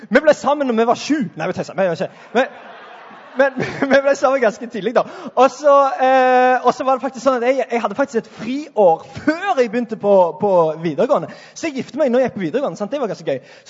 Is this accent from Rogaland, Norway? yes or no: yes; Sandnes, Rogaland, Norway; Jeg er fra Sandnes. Er det noen andre fra Sandnes?